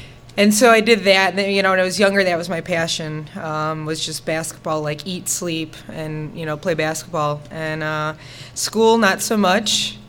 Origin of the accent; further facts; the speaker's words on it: Chicago, Illinois, United States; I was born and raised in Chicago. I had a good childhood.